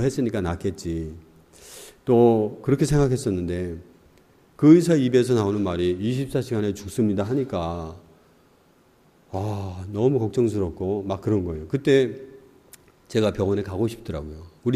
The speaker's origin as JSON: {"language": "Korean", "country": "South Korea", "said": "사실 저도 이제 한국 사람이니까 법을 좀잘안 지키는 그런 편에 속합니다."}